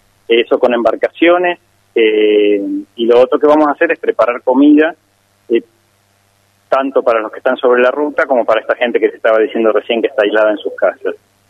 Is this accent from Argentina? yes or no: yes; Santa Fe, Argentina; Lo que quiero decir es que yo soy santafesino, he paseado por los destinos del ejército por todo el país